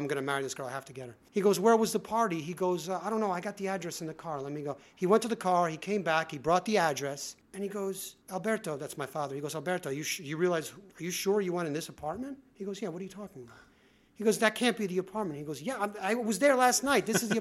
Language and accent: English; Manhattan, New York, United States; as proud as I am about my Italian roots and background and everything, growing up in Manhattan, I was really lucky and blessed